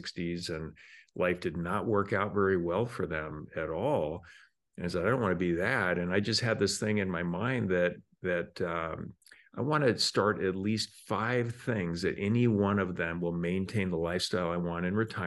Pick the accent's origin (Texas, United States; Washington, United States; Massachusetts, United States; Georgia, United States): Washington, United States; Spokane; And I grew up in Spokane, Washington. So I started shoveling snow in the wintertime.